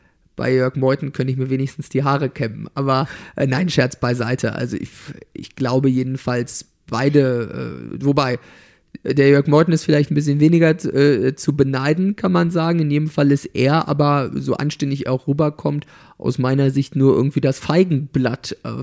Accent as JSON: {"language": "German", "region": "Mecklenburg-Vorpommern", "country": "Germany", "said": "ich komme ja wie sie aus Mecklenburg-Vorpommern"}